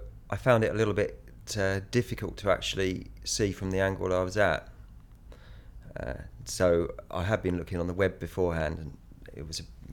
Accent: Colchester, East of England, United Kingdom; I'm 43 and I'm from Colchester.

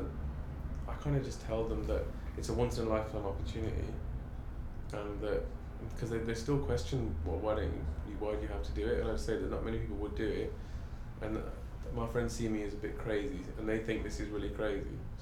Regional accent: Telford, West Midlands, United Kingdom; 23, and I'm from Telford.

